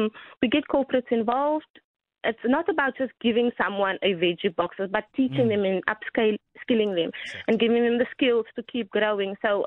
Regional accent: Cape Town, Western Cape, South Africa; I'm from Hanover Park on the Cape Flats.

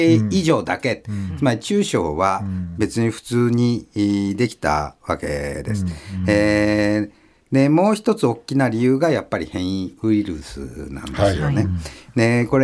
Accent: Saga, Japan; でこれ私の田舎なんであえて言うんですけれども、佐賀なんて繁華街なんてほとんどないって言ったらぶっ飛ばされる。

